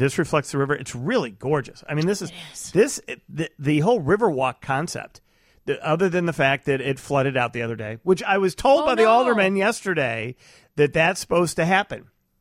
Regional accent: Chicago, Illinois, United States; I'm from Chicago. What do I care about it?

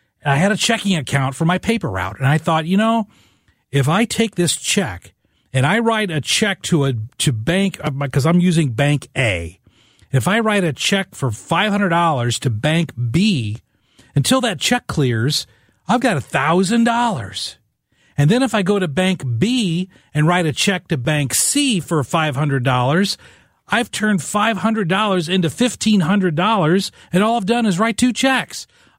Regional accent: Illinois, United States; When I was a kid, I grew up in Southern Illinois. My dad was a coal miner. I'm the first one in my family to go to college.

